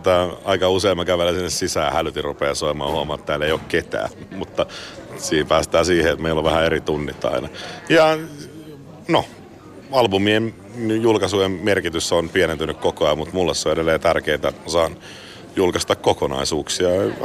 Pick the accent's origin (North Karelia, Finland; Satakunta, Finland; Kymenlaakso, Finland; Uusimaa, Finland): Uusimaa, Finland; Espoo; Itse mä oon Landelta, kun mä oon Espoosta.